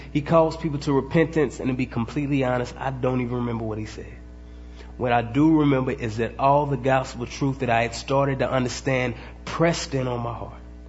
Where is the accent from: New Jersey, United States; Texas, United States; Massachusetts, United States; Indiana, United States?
Texas, United States; Dallas; But anyway, I'm from Dallas. There's a lot of good stuff in Dallas, like those teams.